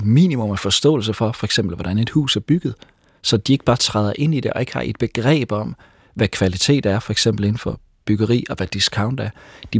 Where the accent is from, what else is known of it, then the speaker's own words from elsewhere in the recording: Aarhus, Central Denmark Region, Denmark; now in Albertslund, Denmark; Så derudover er jeg fra Aarhus